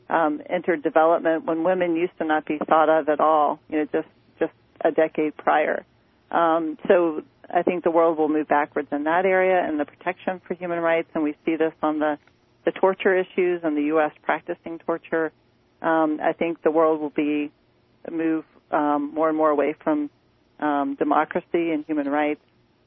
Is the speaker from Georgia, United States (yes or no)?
yes; Atlanta, Georgia, United States; I grew up in Atlanta, and I had many conservative family members and friends, and that's my touchstone.